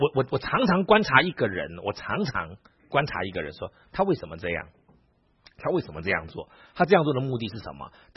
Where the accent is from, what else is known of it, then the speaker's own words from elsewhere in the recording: China; 我们中国人都这样啊，你知道结果是什么吗？你到了荷兰你就惨了。